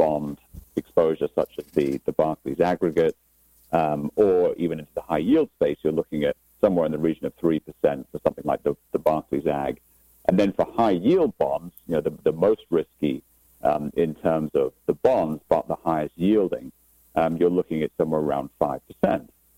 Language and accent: English; Aberdeen, Scotland, United Kingdom; Well, as you rightly said, I'm actually from Scotland, so a town called Aberdeen on the northeast coast of Scotland. So it's about 40 miles north of St. Andrews, for those of you that are golf fans.